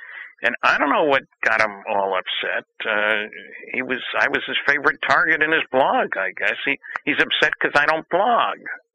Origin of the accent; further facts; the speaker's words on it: New Jersey, United States; I grew up in New Jersey. I was a Dodger fan, and others were Giant or Yankee fans.